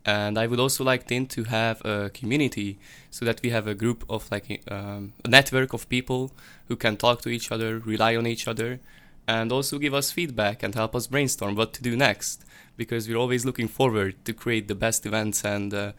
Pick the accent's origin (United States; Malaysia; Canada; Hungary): Hungary; Budapest; English is a second language; I come from Hungary, Budapest, and I study electrical engineering.